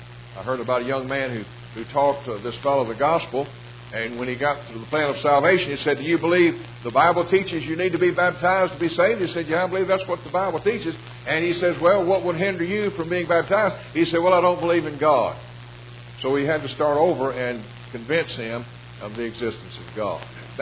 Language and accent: English; Nashville, Tennessee, United States; I grew up in Nashville, Tennessee, and my dad was treasurer of the church